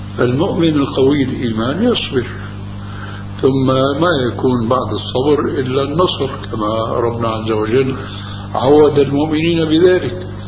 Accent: Syria; now in Jordan; وفي عندنا في سوريا

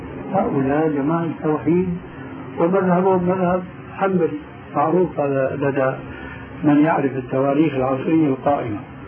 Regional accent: Syria; إما كما يقولون عندنا في سوريا اسم الحيطان يعني لا يعملون شيئا

